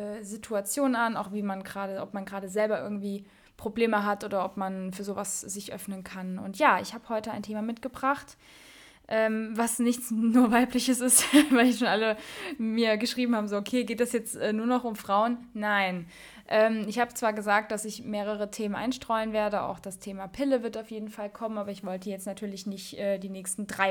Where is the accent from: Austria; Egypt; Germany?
Germany; Mainz, Rhineland-Palatinate; ich bin eine Mensa-Mädche und groß geworden in der Mensa-Fasnacht